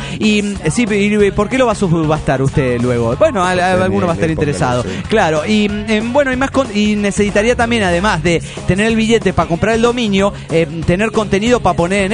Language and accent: Spanish; Mexico City, Mexico; now in Tijuana, Mexico; Yo soy del DF.